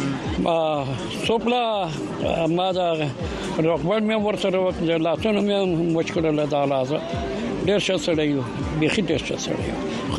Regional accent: Kandahar, Afghanistan; born there; زه په کندهار کې پیدا شوم په کابل بازار کې مشرقي لیسم او مشرقي مکتب ته لاړم

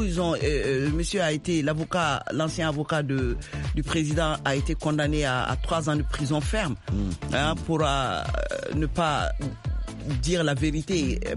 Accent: Mali; Chez nous, au Mali, l'immigration est une tradition.

